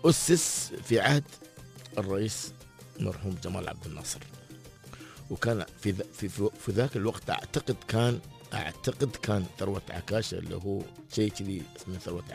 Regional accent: United Arab Emirates; نحن ننفرد بلهجتنا، لها نكهة خاصة، لها هوية خاصة، مصطلحاتنا مميزة الحمد لله وغنية الإمارات بالمصطلحات.

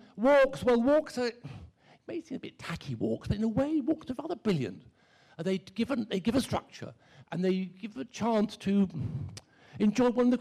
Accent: London, United Kingdom; born there; I was born in London. I've traveled much. I lived abroad, but I live in London now.

